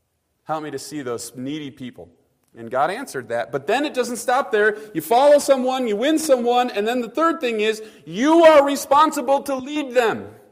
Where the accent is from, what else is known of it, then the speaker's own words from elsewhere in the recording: Midwest, United States; and I'm a Midwesterner, so that helped me.